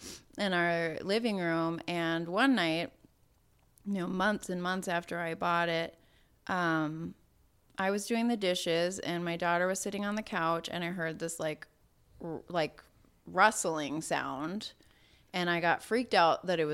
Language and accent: English; South Dakota, United States; I grew up in South Dakota.